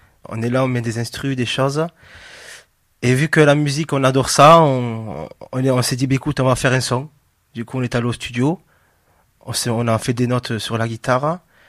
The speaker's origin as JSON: {"language": "French", "town": "Narbonne", "region": "Occitanie", "country": "France", "said": "je suis de Narbonne, j'ai 27 ans"}